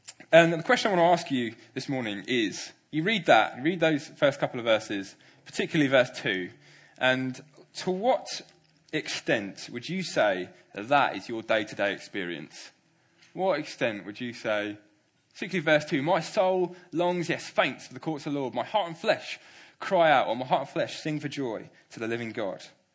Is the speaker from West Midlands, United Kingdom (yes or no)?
no; Woking, South East England, United Kingdom; I grew up in Woking. I was part of the Coin Church, which is part of New Frontiers and now also part of Commission.